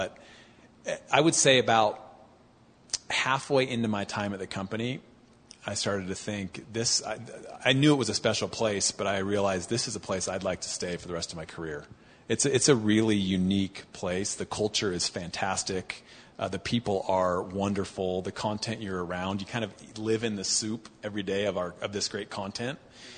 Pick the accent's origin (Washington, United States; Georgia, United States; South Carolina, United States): Washington, United States; Seattle; I grew up in Seattle. Actually came to Utah.